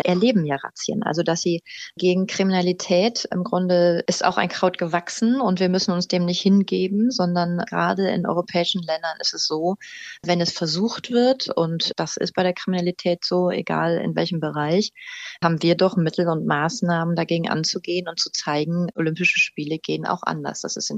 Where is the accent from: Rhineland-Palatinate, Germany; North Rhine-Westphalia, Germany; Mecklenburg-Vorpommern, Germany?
North Rhine-Westphalia, Germany; wenn ich mir alleine das Ruhrgebiet angucke oder NRW, wo ich herkomme